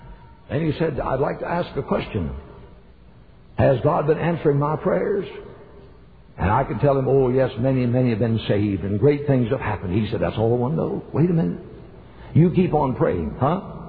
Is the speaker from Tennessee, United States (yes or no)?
yes; Chattanooga, Tennessee, United States; I said, Dr. Wadsworth … I'm from Chattanooga.